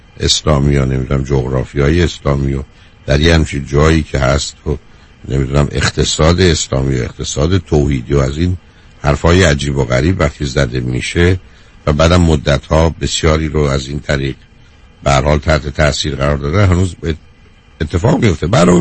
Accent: Iran; برای من به عنوان یه ایرانی

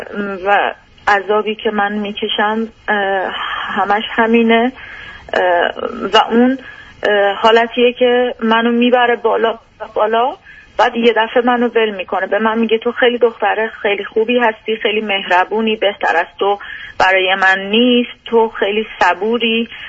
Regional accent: Iran; من ایرانی هستم

